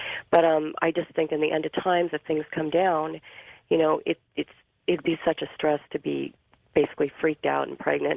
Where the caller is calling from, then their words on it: San Francisco, California, United States; San Francisco.